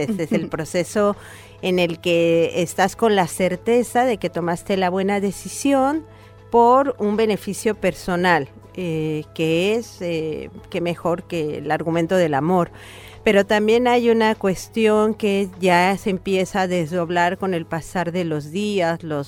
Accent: Mexico; moved away as an adult; now in Río Gallegos, Argentina; yo vengo de México y la causa por la que vine acá fue porque, bueno, mi pareja es argentino, radica acá en Río Gallegos, en la Patagonia.

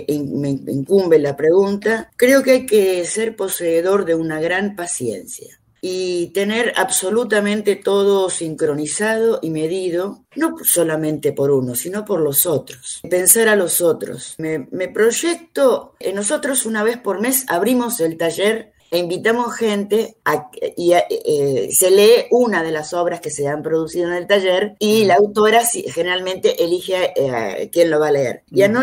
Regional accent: Santa Rosa, La Pampa, Argentina; yo me crié en una ciudad en Santa Rosa, en la provincia de La Pampa, donde no había televisión ni radios, solo había Radio Nacional.

